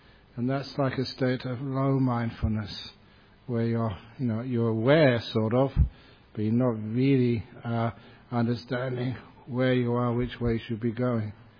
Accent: London, United Kingdom; where I grew up over in London.

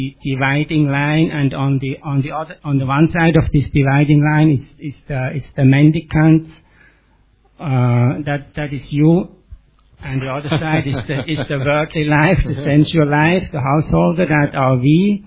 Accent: Switzerland; I'm from Switzerland.

